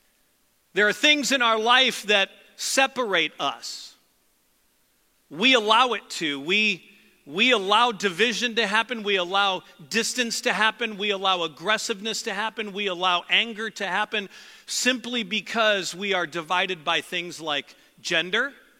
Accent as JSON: {"language": "English", "town": "St. Louis", "region": "Missouri", "country": "United States", "tie": "born or raised there", "said": "I grew up in St. Louis, which is 55% African American, except where I lived, it was about 99.9% white."}